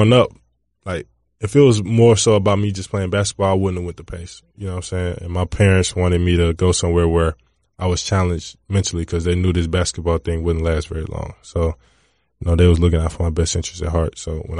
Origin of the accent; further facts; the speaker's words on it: Atlanta, Georgia, United States; It was great. You know, I grew up in the suburbs, kind of. I went to school in the city. Great city. My favorite city.